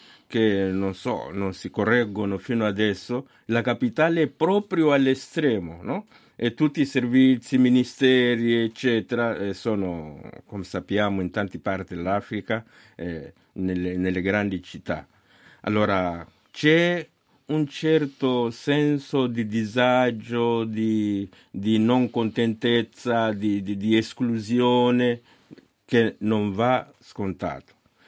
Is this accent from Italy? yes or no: no; Cabo Delgado, Mozambique; Io sono del Mozambico e vengo proprio dalla provincia di Cabo Delgado